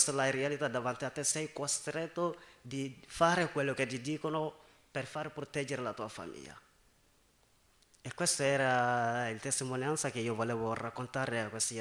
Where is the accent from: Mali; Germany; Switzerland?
Mali; Italian is a second language; anche nel mio paese, che è del Mali